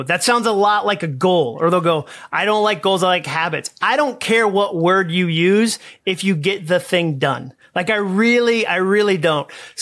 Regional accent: Massachusetts, United States; I mean, I grew up in Massachusetts. That means very if you didn't grow up in Massachusetts.

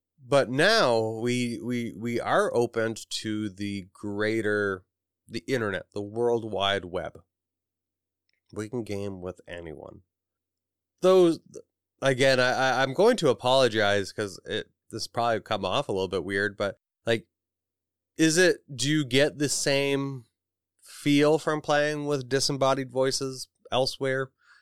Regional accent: Canada; I am from Canada.

